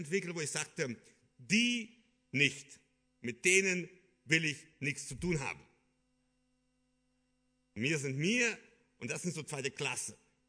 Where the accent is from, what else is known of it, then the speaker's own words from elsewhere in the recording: Kyrgyzstan; now in Germany; Ich bin ja ein wahrer Ossi. Ich sage immer, ich bin ein Ossi der Ossis. Ich bin aufgewachsen in Kirgisistan. Wir waren sehr stolz, wir sind Deutsche.